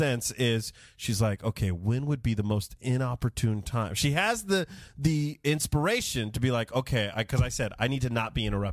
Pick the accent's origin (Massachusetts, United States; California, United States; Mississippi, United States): California, United States; Modesto; I grew up in Modesto, California, but all of my relatives are chicken farmers and corn farmers from the grand state of Texas.